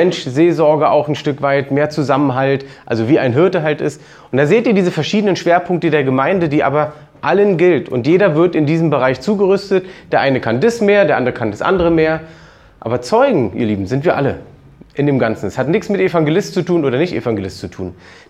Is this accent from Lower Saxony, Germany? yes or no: no; Berlin, Germany; Und wir sind aus Berlin.